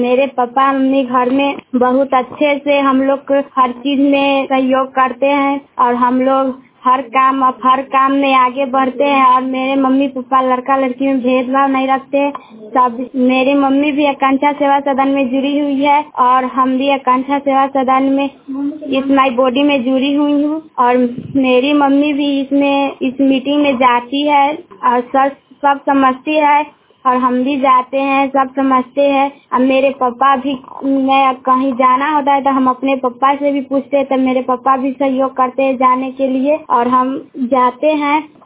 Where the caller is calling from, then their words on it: Madhuban, Bihar, India; मैं ग्राम मधुबन से बोल रही हूँ। मेरा पंचायत पकड़ी पकोही है। मेरा जिला मुजफ्फरपुर, थाना करजा है, भाया पताही, पिन कोड 84113।